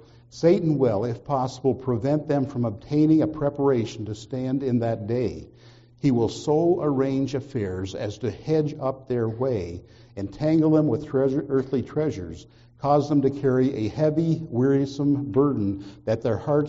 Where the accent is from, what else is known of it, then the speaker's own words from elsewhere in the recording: Canada; I grew up in Canada and had a nursery rhyme that I grew up with.